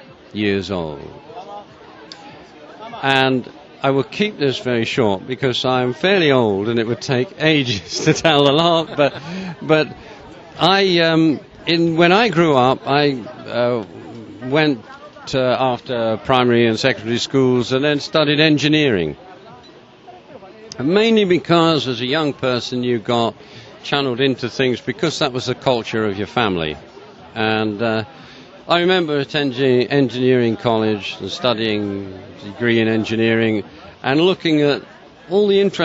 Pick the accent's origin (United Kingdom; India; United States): United Kingdom; England; now in Wales; I'm actually English, but I like living there